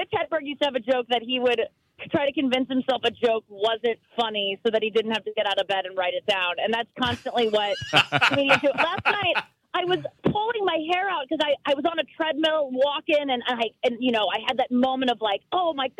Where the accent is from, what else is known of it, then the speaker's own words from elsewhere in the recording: St. Louis, Missouri, United States; He's a performer around town, and I'm from St. Louis, and he performs at bars and, you know, pubs around town